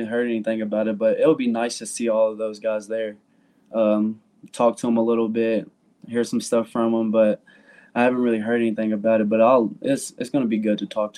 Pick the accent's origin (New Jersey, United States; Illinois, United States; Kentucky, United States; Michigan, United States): Kentucky, United States; which I'm from Kentucky.